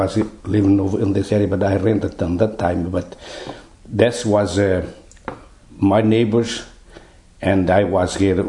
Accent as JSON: {"language": "English", "country": "Portugal", "moved": "yes", "lives_now": "Canada", "said": "I came from Portugal."}